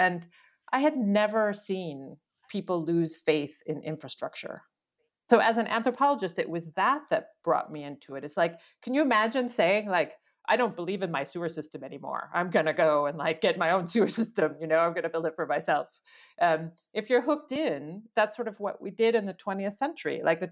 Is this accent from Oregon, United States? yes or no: yes; Oregon, United States; I grew up in Oregon, rural Oregon, which has the second most outage minutes of any state in the country.